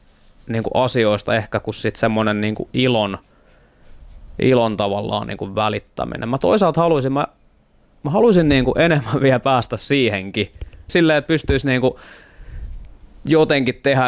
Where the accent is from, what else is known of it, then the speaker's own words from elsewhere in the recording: Helsinki, Uusimaa, Finland; Kontulan aluetta, niin sitten taas siellä, niin kuin, että se on se paikka, mistä mä oon itse kotoisin ja silleen pystyy puhumaan samaa kieltä ihmisten kanssa